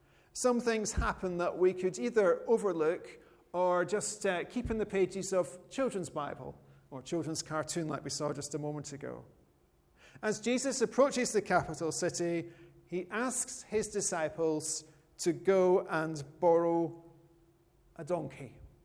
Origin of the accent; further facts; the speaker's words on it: United Kingdom; We're British, and it's been a long time since anyone succeeded in invading our green and present land.